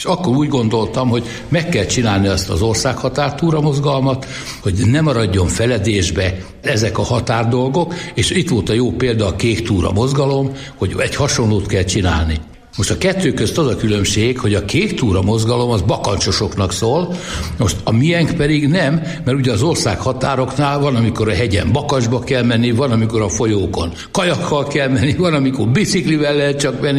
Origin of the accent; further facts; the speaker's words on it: Miskolc, Borsod-Abaúj-Zemplén, Hungary; És én ebben nevelkedtem föl, végül is itt Miskolc városában